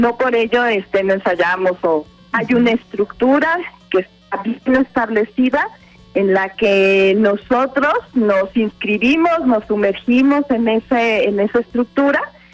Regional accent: Morelia, Michoacán, Mexico; Somos de Morelia, Michoacán, uh-huh, y somos tres bailarinas, tres coreógrafas que hemos estado presentes pues a lo largo de nuestros, ya todos tenemos 50 años

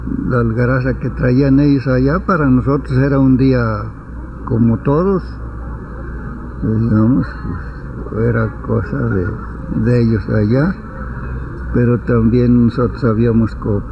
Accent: Zacatecas, Mexico; aquí de mi pueblo no había salido, como yo soy del estado de Zacatecas, de un pueblillo allí. Chico, pues no salíamos para nada.

